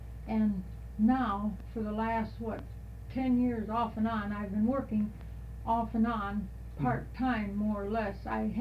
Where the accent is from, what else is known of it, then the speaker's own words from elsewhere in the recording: Crown Point, Indiana, United States; also born or lived in Hammond; I was from 5 miles south of Crown Point.